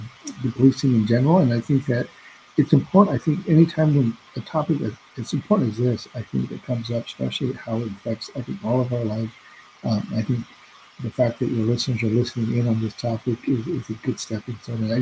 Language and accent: English; California, United States; So I grew up mostly in Orange County, and I initially was, I think like many Asian Americans, had an interest in biology